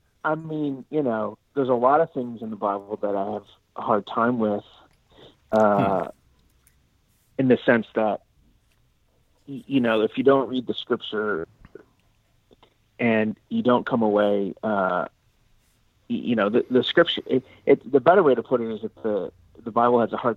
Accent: Chicago, Illinois, United States; I'm born and raised in the Chicago area.

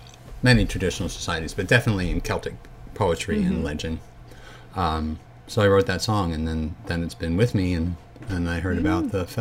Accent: Norristown, Pennsylvania, United States; so I grew up in Norristown, PA, which for those that don't know is 20 miles west of Philly, so 100 miles from here.

